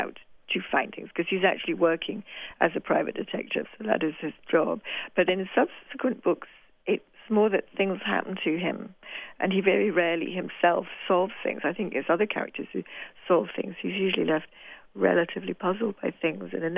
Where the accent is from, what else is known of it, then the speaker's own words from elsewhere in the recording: York, Yorkshire and the Humber, United Kingdom; moved away as an adult; now in Edinburgh, United Kingdom; I'm from York, which is in Yorkshire, in North Yorkshire, and I've lived in Edinburgh. I've lived in Scotland most of my adult life. I've lived in Edinburgh now for 16 years, although I miss Yorkshire a lot